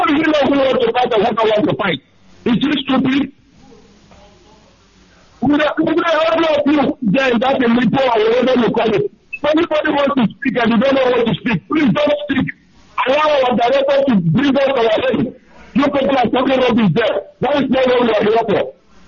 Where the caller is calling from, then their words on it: Taiwan; I'm calling from Taiwan, the coordinator of Taiwan.